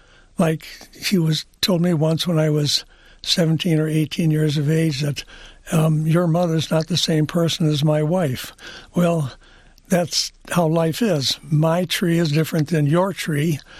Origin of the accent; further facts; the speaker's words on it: Highland Park, Michigan, United States; We grew up together in Highland Park.